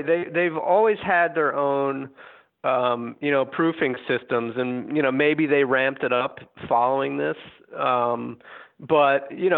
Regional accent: New Jersey, United States; I would have been 11 years old growing up in North Jersey.

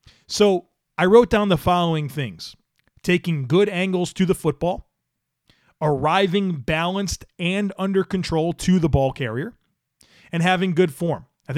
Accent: Scotland, United Kingdom; Being Scottish and having played rugby, tackling is a source of pride, and missing even one in a game honestly brings on a sense of shame and embarrassment.

